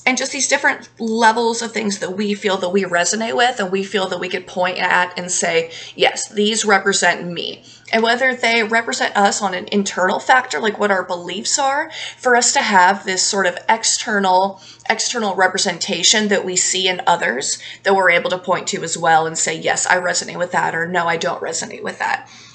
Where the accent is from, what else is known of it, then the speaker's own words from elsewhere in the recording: Nevada, United States; I am a woman. I am from Nevada.